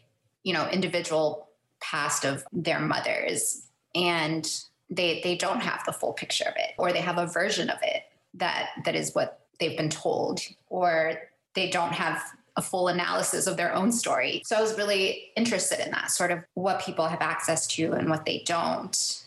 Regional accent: Miami, Florida, United States; I was thinking about growing up in Miami

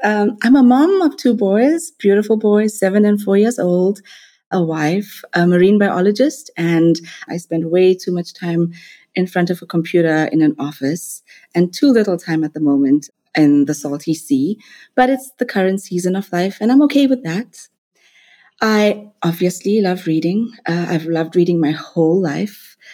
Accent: Durban, KwaZulu-Natal, South Africa; I'm South African of Indian descent. I live in Durban, which is a coastal city on South Africa's east coast.

